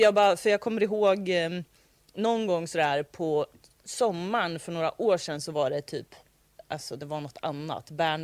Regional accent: Degerfors, Örebro County, Sweden; när jag var liten och bodde i Degerfors

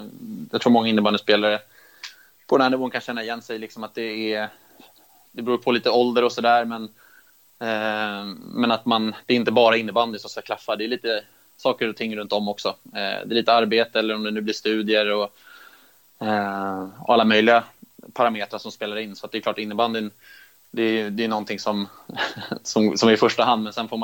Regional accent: Stockholm, Stockholm County, Sweden; AIK är ju väldigt nära min hemstad Stockholm.

